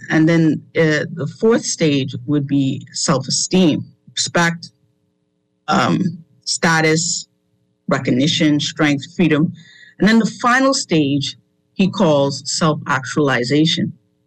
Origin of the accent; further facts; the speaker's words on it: Bahamas; And so to be in my home country and see the way things are in this billion-dollar economy and that we don't have more Bahamians rising up